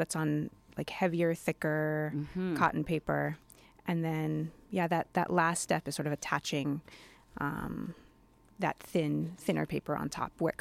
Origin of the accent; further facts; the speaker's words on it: Hawaii, United States; And I'm from Hawaii in the Pacific